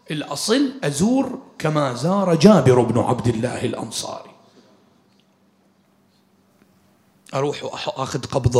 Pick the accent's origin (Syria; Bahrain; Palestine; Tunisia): Bahrain; قال لي بابا شو اسمك أنت؟ قلت له … من وين أنت؟ بحرين.